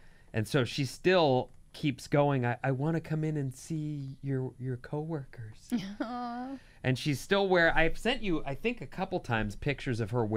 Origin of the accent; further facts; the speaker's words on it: San Francisco, California, United States; Fifth generation San Francisco here, and San Franciscan here, and I grew up bottle fed on See's candy.